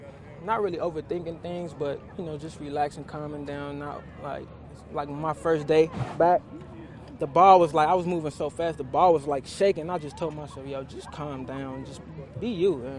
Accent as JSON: {"language": "English", "town": "Chicago", "region": "Illinois", "country": "United States", "said": "I mean, I'm from Chicago, so I just do me, represent myself."}